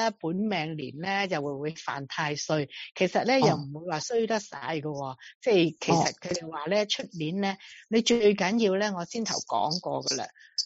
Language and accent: Cantonese; China